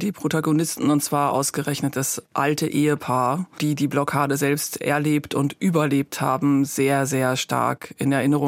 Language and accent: German; Germany; Ich fand es schon als Studentin sehr beeindruckend und anrührend immer, wie mir als Deutscher die Russinnen und Russen und auch die alten Menschen vor allen Dingen, die den Krieg noch miterlebt hatten, wie offen und offenherzig mir die gegenübergetreten sind.